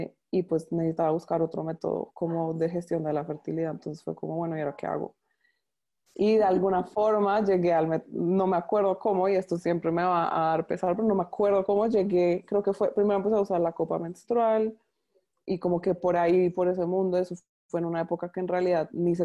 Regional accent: Colombia; now in Panama; Soy colombiana, pero vivo en Panamá hace ya 6 años

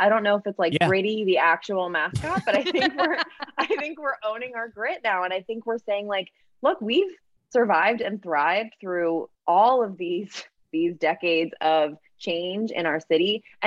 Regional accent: New Jersey, United States; I grew up in South Jersey. I always thought I'm moving to New York when I graduate college

